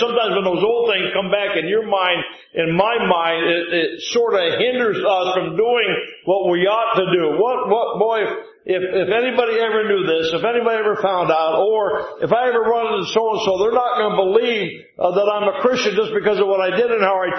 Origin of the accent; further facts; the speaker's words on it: Ohio, United States; I grew up in Northeast Ohio and boy, I hurt and offended a lot of people before I was saved by the grace of God.